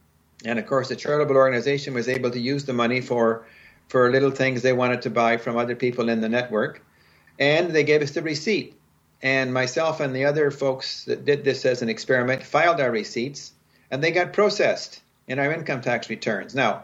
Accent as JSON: {"language": "English", "town": "Tamworth", "region": "Ontario", "country": "Canada", "tie": "born or raised there", "said": "I moved back to my hometown in rural eastern Ontario called Tamworth, Ontario."}